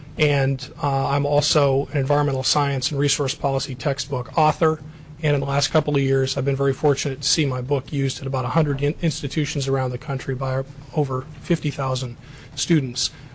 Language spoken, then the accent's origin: English; Bellingham, Washington, United States; now in Alaska, United States; I moved here in 2004 from Bellingham, Washington, and I am a fourth-generation native of Washington State.